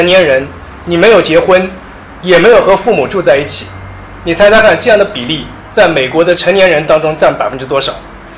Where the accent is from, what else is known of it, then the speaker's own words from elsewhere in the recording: Hangzhou, Zhejiang, China; moved away as an adult; now in Shanghai, China; 我是从小在杭州长大，我从来没有想过我以后会离开杭州，但是大学毕业的时候我有三个 offer， 那么最后选择了钱最多的那个，所以我就来了上海。